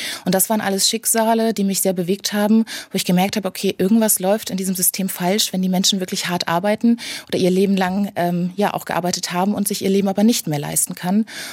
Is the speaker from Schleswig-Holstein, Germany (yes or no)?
yes; Schleswig-Holstein, Germany; moved away as an adult; now in Heidelberg, Germany; ich komme aber gar nicht aus dem Ländle, ich komme aus Schleswig-Holstein, habe da meine Bankausbildung nach dem Abitur gemacht und bin dann fürs Studium nach Heidelberg gezogen.